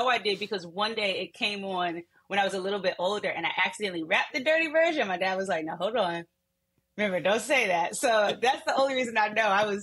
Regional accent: New Jersey, United States; I'm from Jersey, riding around New Jersey with my grandfather

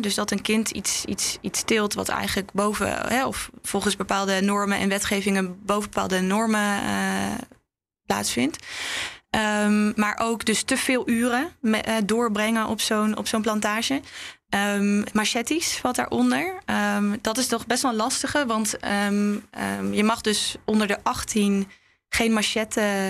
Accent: Netherlands; als ik kom uit Nederland. Ik ben niet opgegroeid met het gebruik van een kapmes.

